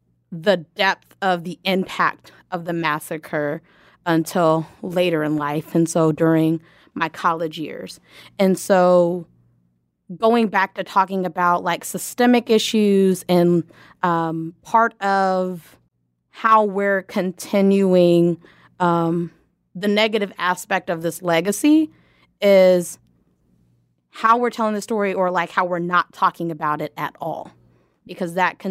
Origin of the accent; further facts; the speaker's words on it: Lawton, Oklahoma, United States; I grew up in Lawton and attended Lawton Public Schools. And I vividly remember my Oklahoma history class